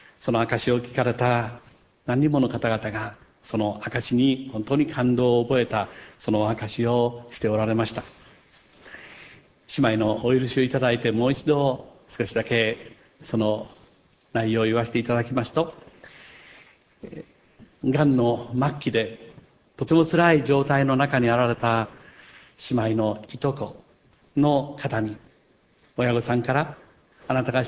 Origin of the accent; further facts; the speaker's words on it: Kochi, Japan; 私の同郷の高知出身で、